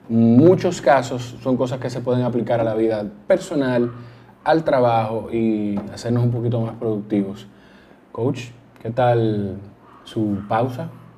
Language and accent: Spanish; Lima, Peru; Eso fue en Lima, estuvieron en mi tierra.